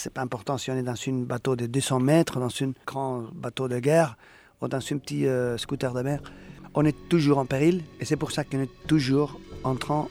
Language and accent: French; Pamplona, Navarre, Spain; French is a second language; Et je suis de Pampelune et à Saint-Sébastien, moi j'étais toujours surprise pour ce que j'appelle le mystère de l'horizon bleu.